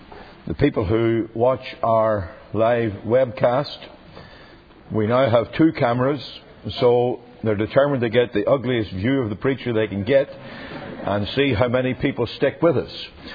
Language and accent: English; Northern Ireland, United Kingdom; Where I grew up in Northern Ireland, the only people who had retreats were Roman Catholic priests, nuns, monks, and other such very biblical people.